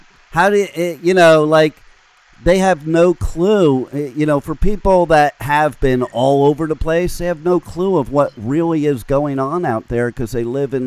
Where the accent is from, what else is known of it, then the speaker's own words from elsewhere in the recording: New Jersey, United States; also born or lived in California; now in Florida, United States; I live in Florida right now. I'm originally from Jersey, and I went to high school and part of college in California. So I'm from all three places.